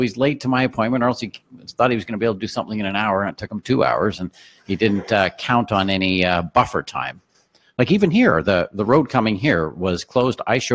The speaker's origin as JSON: {"language": "English", "town": "Woodstock", "region": "Ontario", "country": "Canada", "tie": "born or raised there", "said": "So I grew up in Woodstock, Ontario, just down the road here."}